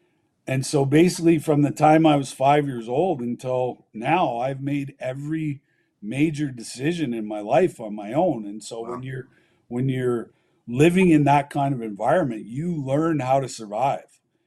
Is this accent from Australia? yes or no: no; Canada; We went to practice with our ski shit on.